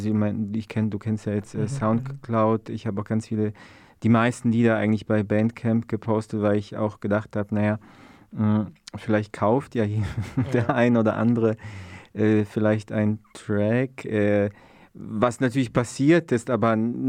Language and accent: German; Freiburg, Baden-Württemberg, Germany; also born or lived in Poland; ich bin in Freiburg aufgewachsen, tatsächlich, ich weiß gar nicht, ob du es weißt. Also ich war 28 Jahre in Freiburg und 6 Jahre in Polen.